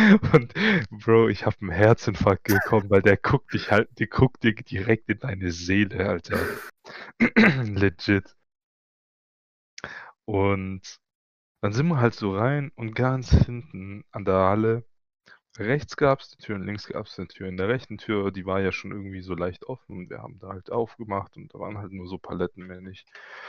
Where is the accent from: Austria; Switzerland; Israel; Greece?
Greece; born or raised there